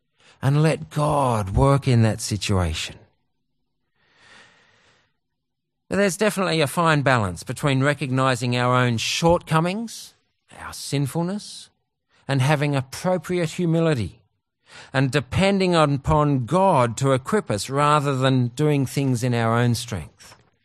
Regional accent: Australia; I might be thinking as an Australian, well, what are you doing here, man?

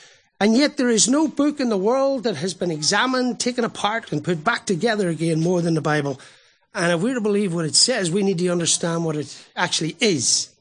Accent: Ireland; I have to confess, as an Irishman, I've got a love for Patrick

